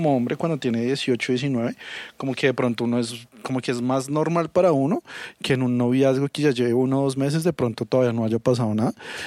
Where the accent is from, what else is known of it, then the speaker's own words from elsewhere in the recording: Colombia; es que en Ecuador los colombianos no caemos tan bien, si no estoy mal.